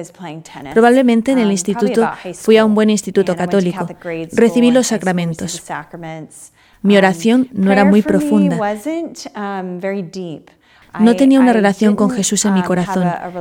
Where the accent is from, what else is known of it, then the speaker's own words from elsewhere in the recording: Jacksonville, Florida, United States; Soy de Jacksonville, Florida, y crecí aquí en la parroquia de la Asunción. Fui a la escuela de la Asunción y al instituto Bishop Kenny.